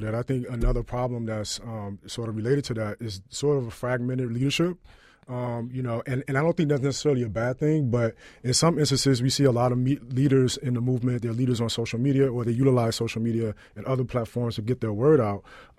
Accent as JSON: {"language": "English", "town": "St. Louis", "region": "Missouri", "country": "United States", "said": "I'm originally from the St. Louis area, so I use Ferguson a lot as a case study"}